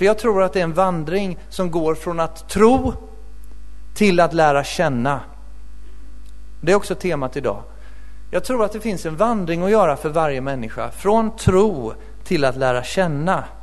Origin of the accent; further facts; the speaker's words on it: Småland, Sweden; Ska jag säga att jag kommer från Småland?